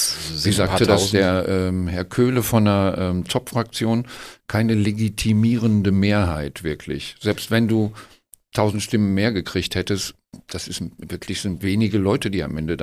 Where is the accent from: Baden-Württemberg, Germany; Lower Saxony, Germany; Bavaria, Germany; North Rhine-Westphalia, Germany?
North Rhine-Westphalia, Germany; Cologne; als Kölner